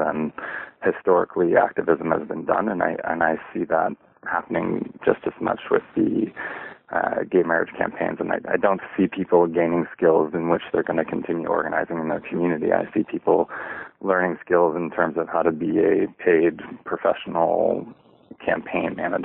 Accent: Maine, United States; coming back to couch it in my home state of Maine

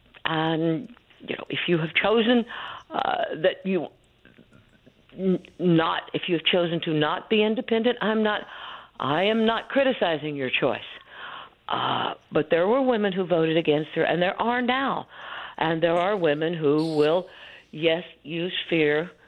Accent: Houston, Texas, United States; I am from Houston. It's a blue island along with Austin in a very red state.

